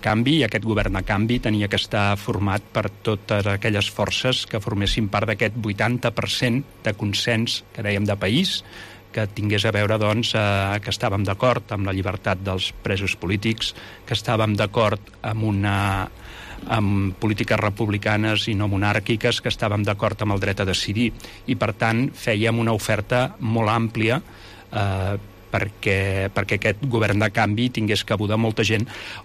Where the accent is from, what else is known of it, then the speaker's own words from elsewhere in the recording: Barcelona, Catalonia, Spain; also born or lived in Sant Feliu de Codines; Doncs soc nascut a Barcelona, allà hi vaig viure fins als 25 anys, després me'n vaig anar a viure al Vallès, a Sant Feliu de Codines, uns quants anys més, i després em vaig enamorar d'una lleidatana